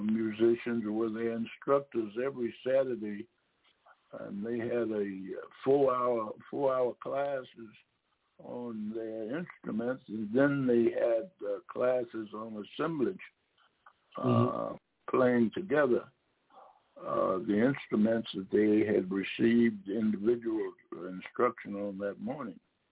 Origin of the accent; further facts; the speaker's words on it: North Carolina, United States; I'm from the East Coast of North Carolina.